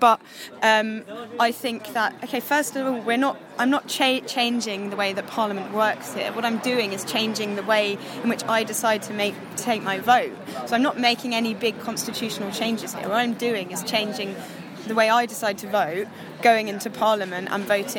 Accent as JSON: {"language": "English", "region": "London", "country": "United Kingdom", "said": "I don't live locally. Well, I'm a Londoner, first and foremost. I know Bermondsey and Old Southwark well."}